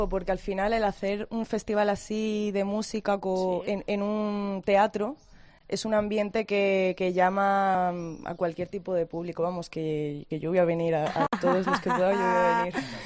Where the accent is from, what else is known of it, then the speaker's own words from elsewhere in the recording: Don Benito, Extremadura, Spain; now in Madrid, Spain; Yo soy de Don Benito. Vivo en Madrid por trabajo, pero yo soy de Don Benito.